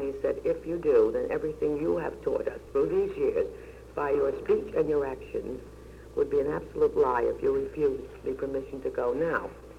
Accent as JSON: {"language": "English", "town": "New York City", "region": "New York", "country": "United States", "said": "I'm from New York City. I'm a school teacher, and I've been teaching since 1930."}